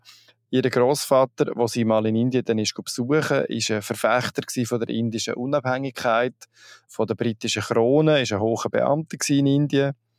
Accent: Switzerland; Und bei uns in der Schweiz würde man wahrscheinlich sagen, vom Himmel geht.

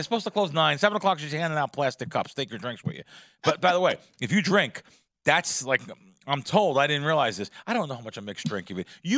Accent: New York, United States; I'm sorry, and I'm a New Yorker.

